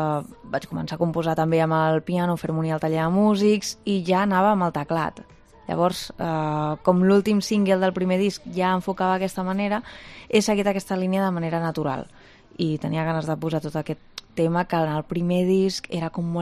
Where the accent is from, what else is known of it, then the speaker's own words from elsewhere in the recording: Catalonia, Spain; jo sóc catalana, però vull dir, jo canto en català, en castellà i en anglès